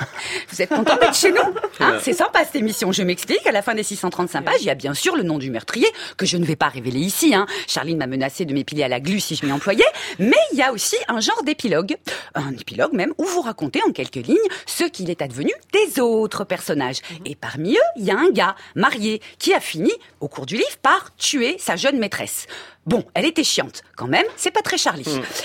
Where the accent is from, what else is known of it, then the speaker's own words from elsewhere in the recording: France; je suis française, c'est une tradition. Mais je parle finalement pas si bien anglais que ça.